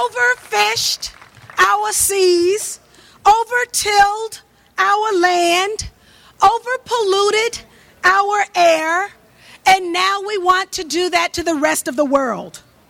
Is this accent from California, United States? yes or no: no; Georgia, United States; 1 month ago, George Bush visited Fort Stewart in my home state of Georgia